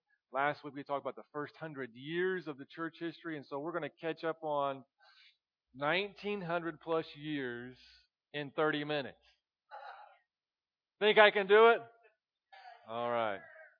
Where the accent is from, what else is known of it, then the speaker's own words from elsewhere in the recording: United States; You're just, I'm American. I live in America, but I never knew how things got started.